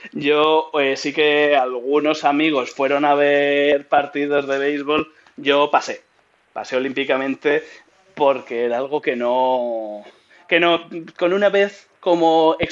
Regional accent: Spain; oye, mira, somos españoles, este estadio para nosotros es importante

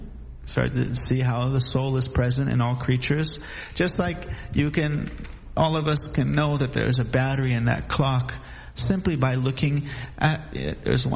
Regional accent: Honolulu, Hawaii, United States; So I began my journey. I grew up in Honolulu.

